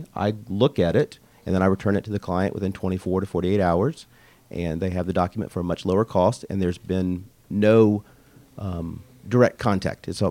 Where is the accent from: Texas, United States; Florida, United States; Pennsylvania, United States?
Florida, United States; Pensacola; now in Atlanta, United States; I'm actually from Pensacola, but after going to law school in Virginia, came to Atlanta, worked right here at a firm in Buckhead, and have been in the area ever since.